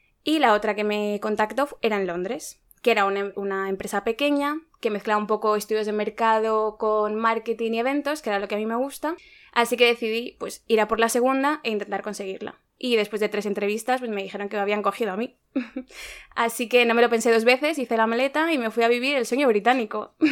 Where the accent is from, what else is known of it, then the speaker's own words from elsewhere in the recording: Madrid, Community of Madrid, Spain; conocer gente y lugares súper diferentes pues a de donde yo soy, a Madrid